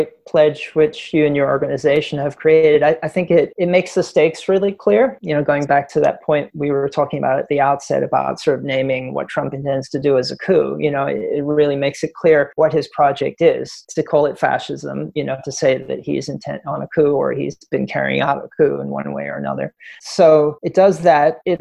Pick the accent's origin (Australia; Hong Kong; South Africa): South Africa; now in United States; As I said, I'm from South Africa.